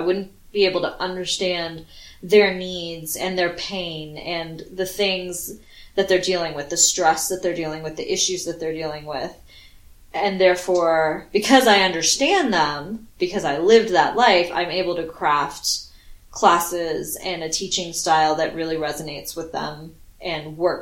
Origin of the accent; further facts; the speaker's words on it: Austin, Texas, United States; moved away as an adult; also born or lived in Philadelphia; now in Washington, United States; own East Side Yoga in Washington, D.C., opened up the studio a little bit more than 2 years ago, but I grew up in Austin, Texas.